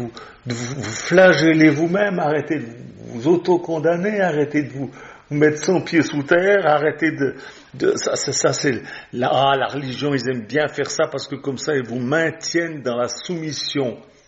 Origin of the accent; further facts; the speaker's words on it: Switzerland; moi je viens pas de France, je suis suisse, et en Suisse, il y a quand même